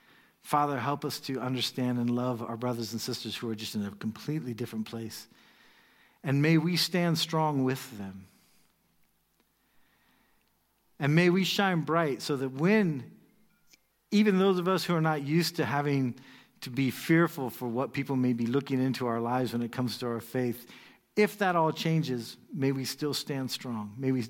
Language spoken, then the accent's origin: English; United States; it's easy to say that as an American